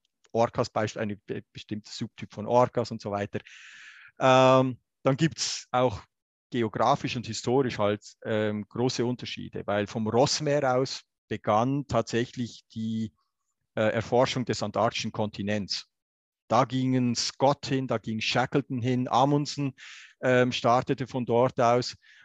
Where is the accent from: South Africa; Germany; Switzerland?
Switzerland; Das schmerzt mich als Schweizer schon sehr.